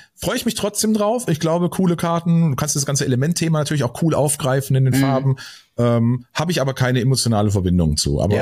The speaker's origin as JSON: {"language": "German", "region": "North Rhine-Westphalia", "country": "Germany", "said": "ich komme aus dem Ruhrgebiet"}